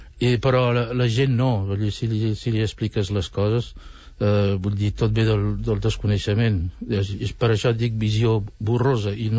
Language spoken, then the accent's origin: Catalan; France; m'he criat, he nascut a França i m'he criat totalment a França, a l'escola francesa